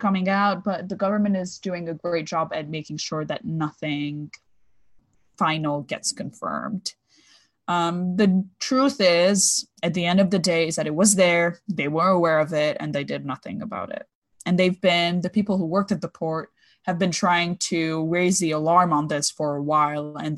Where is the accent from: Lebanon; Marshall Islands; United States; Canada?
Lebanon; And then I go up and I say that I'm from Lebanon as a test.